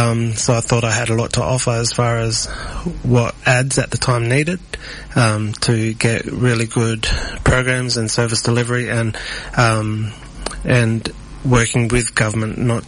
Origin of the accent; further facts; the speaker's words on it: Perth, Western Australia, Australia; I love Perth. And born and bred in Perth.